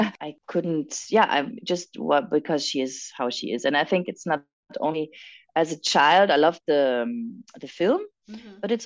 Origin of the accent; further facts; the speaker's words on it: France; I speak French fluently and I was raised in France.